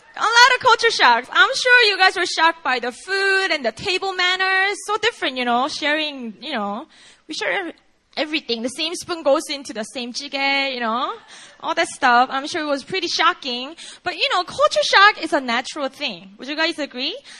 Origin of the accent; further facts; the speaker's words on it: Busan, South Korea; English is a second language; moved away as an adult; I grew up in Korea. I was born and raised here. I grew up in a city called Busan. It's a poor city down in the south. It's rather traditional. It's more rough around the edges, and that's my background. And I never left Korea until I was 20.